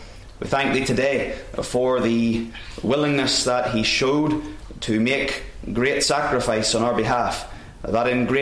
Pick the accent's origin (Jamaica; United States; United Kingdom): United Kingdom; Northern Ireland; now in Australia; Silversides, the minister of Lochbricklan Reformed Presbyterian Church there in Northern Ireland, back from my home country.